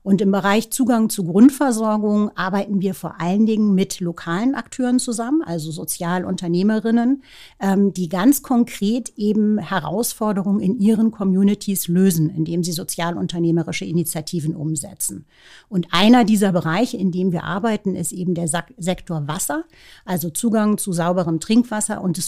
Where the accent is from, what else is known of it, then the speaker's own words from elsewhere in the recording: Indonesia; also born or lived in Australia / New York, United States; Meine Kindheit in Indonesien war einfach fantastisch. Und später dann die Highschool und Studienzeit in Australien natürlich auch. Sehr, sehr prägend für mich auch die Zeit in New York. Ich habe viele Jahre in New York gelebt